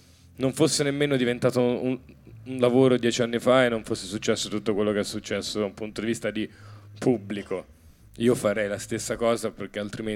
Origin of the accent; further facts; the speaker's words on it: Pisa, Tuscany, Italy; now in Livorno, Italy; da livornese, cioè da pisano trasferito a Livorno